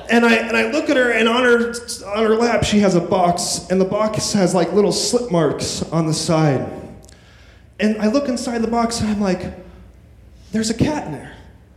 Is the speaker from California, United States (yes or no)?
yes; Apple Valley, California, United States; I mentioned I was from California, and he comes up to me and he says, he's from Riverside, California. And I'm like, oh, I'm from Apple Valley, California. In the Mojave Desert, it's like, you know, 30 minutes away from there.